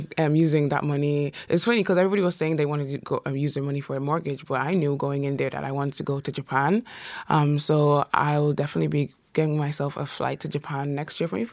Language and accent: English; Ireland; And I just think culturally, being Irish and all, and just the culture that we are in, I do think that the Traitors Ireland is easier as a faithful than a traitor.